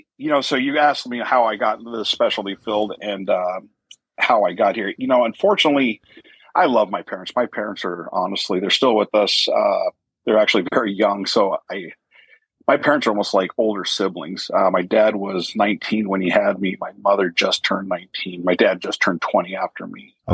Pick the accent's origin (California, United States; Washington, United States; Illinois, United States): Washington, United States; born there; I was born in Washington State. My father was a young kid in the Army. So over by Fort Lewis, Washington. My family was from the Tri-Cities, Washington, which is southeast in the state.